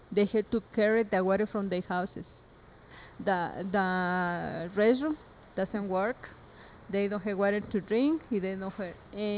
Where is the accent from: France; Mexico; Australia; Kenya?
Mexico; now in El Paso, United States; I am from Mexico, and I have been living in El Paso for 26 years.